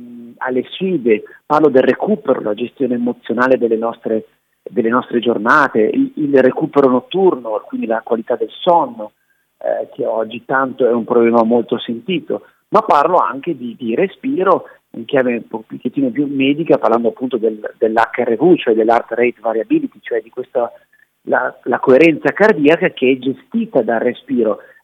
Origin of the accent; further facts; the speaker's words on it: Milan, Lombardy, Italy; born there; solo per il fatto che io sono nato a Milano